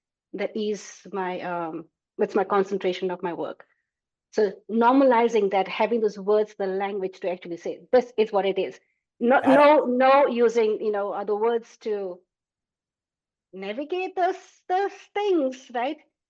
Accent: India; I was raised in India, so I have all this parts. I was raised Catholic.

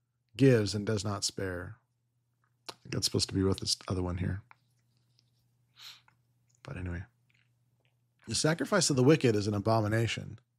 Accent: Colorado, United States; What is going on in my home state, or my former home state that I've disowned at this point, of Colorado

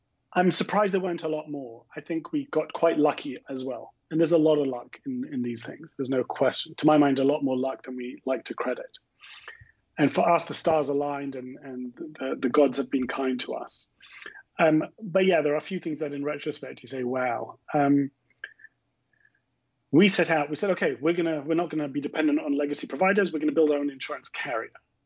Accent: London, United Kingdom; I don't know if you can tell from the remnants of my accent, but I'm originally from London.

